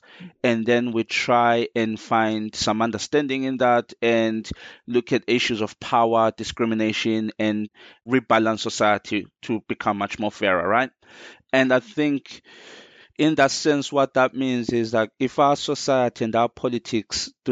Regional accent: Zimbabwe; born there; I was born in Zimbabwe, I'm a Zulu, right? Which is originally a tribe from South Africa.

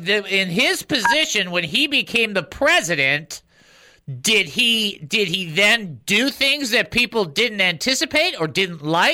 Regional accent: Oak Park, Michigan, United States; I grew up in Oak Park, Southfield, in that area. So that's

